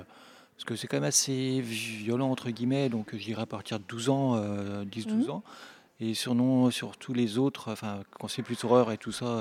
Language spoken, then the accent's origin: French; Épernay, Grand Est, France; Moi, je suis d'Épernay, donc...